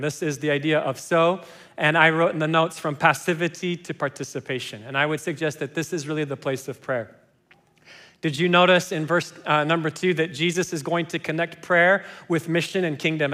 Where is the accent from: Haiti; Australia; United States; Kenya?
Kenya; English is a second language; people found out that I grew up in Kenya and I spoke Swahili